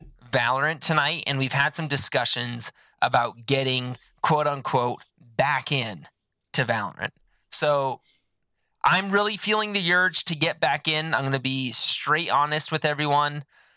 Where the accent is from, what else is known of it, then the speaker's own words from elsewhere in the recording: United States; Because I'm American, and I get the biggest one you can get because that's just what we do.